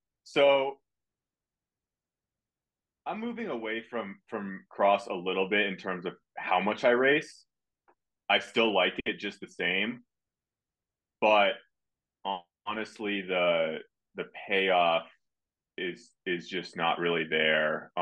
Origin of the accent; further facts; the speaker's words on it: Boulder, Colorado, United States; I'm a cyclist from Boulder, Colorado.